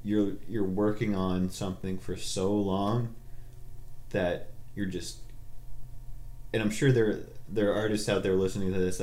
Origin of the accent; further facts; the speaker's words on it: Jaffrey, New Hampshire, United States; It was a small town kid. You know, I'm from Jaffrey, New Hampshire. Population of 5,000 people, whatever it is. It's very small.